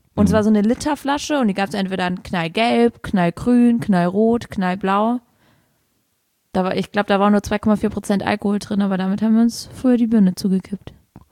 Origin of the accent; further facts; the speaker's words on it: Saarland, Germany; Das Knolle, heißt bei uns im Saarland Stubbi.